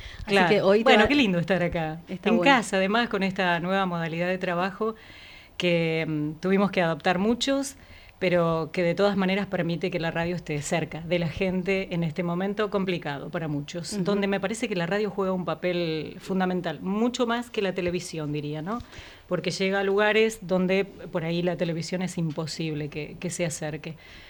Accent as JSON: {"language": "Spanish", "town": "Río Colorado", "region": "Río Negro", "country": "Argentina", "tie": "born or raised there", "said": "yo me crié en Río Colorado"}